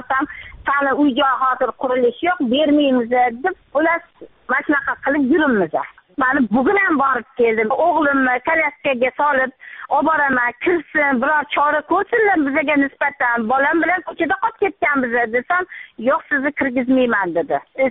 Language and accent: Uzbek; Tashkent, Uzbekistan; born there; Toshkent shahrida tug'ilganman. Oldin Akmal Ikrom tumanida yashaganman. 11-chi mavzi 61-chi uy 47-chi xonadonda.